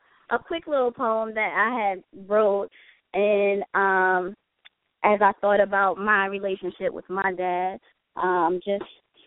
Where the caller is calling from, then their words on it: New Jersey, United States; calling from South Jersey.